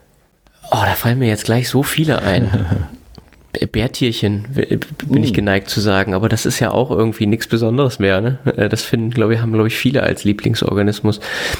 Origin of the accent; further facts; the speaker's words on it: North Rhine-Westphalia, Germany; Ich komme also aus Westfalen oder aus dem Münsterland ursprünglich.